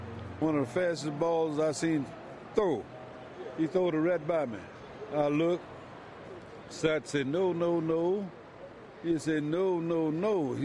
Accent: Kinston, North Carolina, United States; I'm from Kinston, North Carolina.

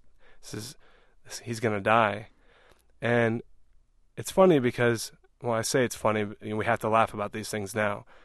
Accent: California, United States; I'm from California.

